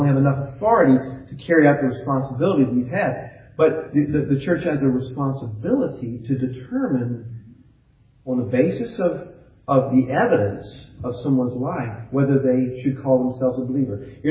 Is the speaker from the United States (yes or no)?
yes; the South, United States; I know what it's like. I grew up in the South.